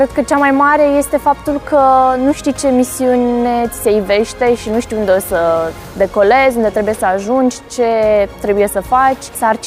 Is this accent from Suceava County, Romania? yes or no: yes; Câmpulung Moldovenesc, Suceava County, Romania; Eu sunt din Câmpul Moldovenesc, deci iată ce coincidență.